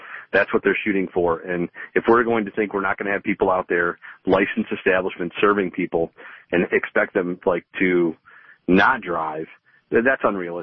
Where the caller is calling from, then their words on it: Plymouth, Michigan, United States; Hey, Peter. It's … from Plymouth.